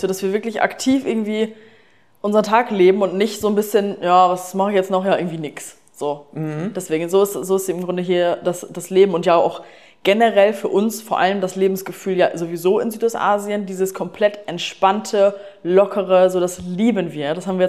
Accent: Germany; zum Beispiel wir kommen so aus Deutschland, aus einer Kleinstadt, da gab es nichts.

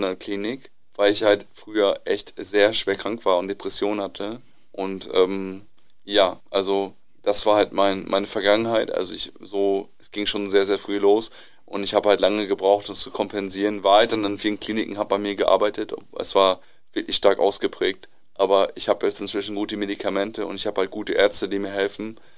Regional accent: Varel, Lower Saxony, Germany; Ich komme eigentlich aus Friesland, aus Varel. Da bin ich aufgewachsen und bin seit 2017 in Osnabrück.

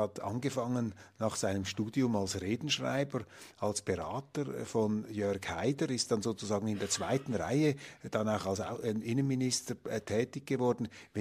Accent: Switzerland; Ein Thema, das mir aufgefallen ist, ist als Schweizer natürlich, ist das Thema Neutralität.

